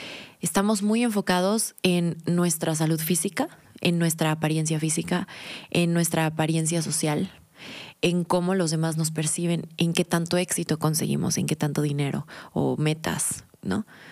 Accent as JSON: {"language": "Spanish", "town": "Guadalajara", "region": "Jalisco", "country": "Mexico", "said": "Yo soy de Guadalajara, una ciudad donde la familia es lo más importante, así como en todo México"}